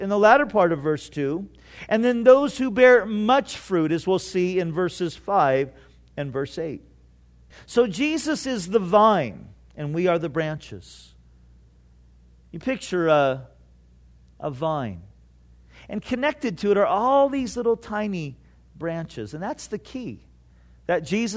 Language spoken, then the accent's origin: English; Santa Ana, California, United States; when I grew up in Santa Ana, we had a little grapevine plant in our backyard.